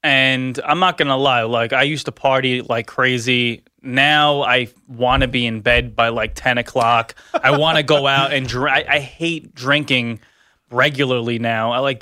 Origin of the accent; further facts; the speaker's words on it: Staten Island, New York, United States; because I'm from Staten Island.